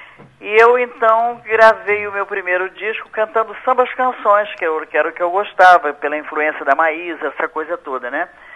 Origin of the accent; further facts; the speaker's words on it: Vitória, Espírito Santo, Brazil; also born or lived in Afonso Cláudio / Vila Velha; Eu nasci em Afonso Cláudio, mas vim conhecer Afonso Cláudio agora, já com quase 40, 50 anos de carreira. Eu morei em Vitória, em Vila Velha